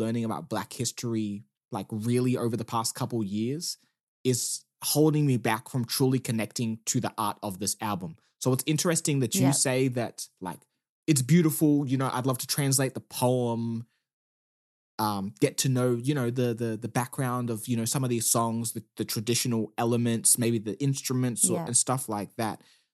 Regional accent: South Africa; I'm South African

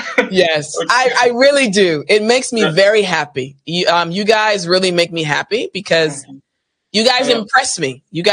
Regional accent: United States; first language English; Am I a native English speaker? Yes. Yes, I'm American.

